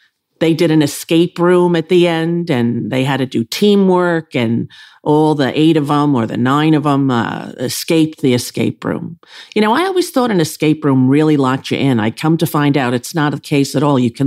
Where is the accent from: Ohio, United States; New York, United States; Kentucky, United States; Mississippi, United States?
New York, United States; New York City; But I'm a little biased being a New Yorker and all that.